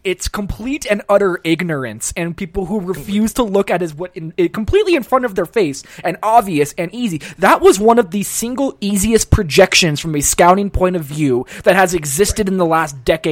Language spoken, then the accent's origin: English; United States; Yes, I am an American.